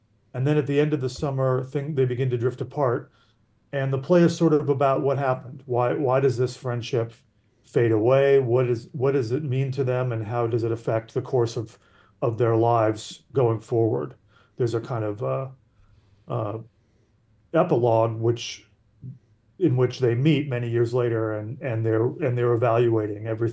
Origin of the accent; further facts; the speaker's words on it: Columbus, Ohio, United States; also born or lived in Chicago / Arkansas; now in New York, United States; I was born in Chicago, but mostly grew up in Columbus, Ohio, and in Arkansas.